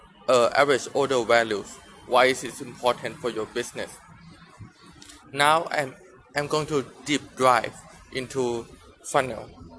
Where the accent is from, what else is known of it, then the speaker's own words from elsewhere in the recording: Thailand; I'm from Thailand.